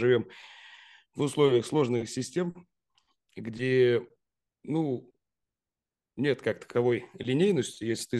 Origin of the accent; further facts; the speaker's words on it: Lipetsk, Lipetsk Oblast, Russia; в городе Липецке. Город, ну, такой довольно небольшой, это моя малая родина, я там родился.